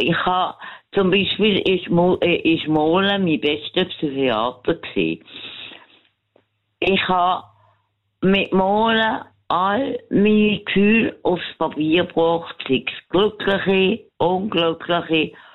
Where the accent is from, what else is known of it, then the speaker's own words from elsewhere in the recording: Basel, Basel-Stadt, Switzerland; Aber ich bin ja Basler und ich bin jetzt 4, oder?